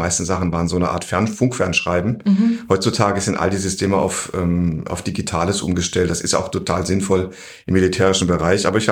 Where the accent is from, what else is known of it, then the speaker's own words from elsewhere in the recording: Freiburg, Baden-Württemberg, Germany; also born or lived in Mannheim, Germany; Ich bin eigentlich in Baden-Württemberg aufgewachsen, also in Baden geboren, in Mannheim, aber schon als ganz kleines Kind sind meine Eltern nach Freiburg, in die Nähe von Freiburg umgezogen. Da bin ich aufgewachsen, sehr schöne Gegend